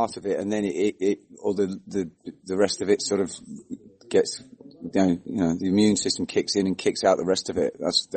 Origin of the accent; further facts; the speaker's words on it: England, United Kingdom; when we're children growing up in England